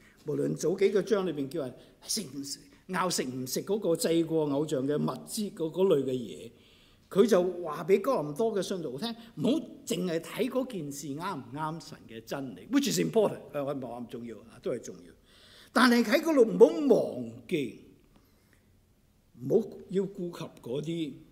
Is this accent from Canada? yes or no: yes; Canada; 我哋加拿大人同英國人都一樣